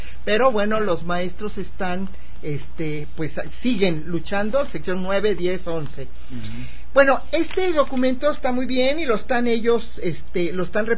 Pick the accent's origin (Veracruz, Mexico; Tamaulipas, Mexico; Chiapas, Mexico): Chiapas, Mexico; lo mandaron a un pueblo allá en mi tierra, en Chiapas, lejísimos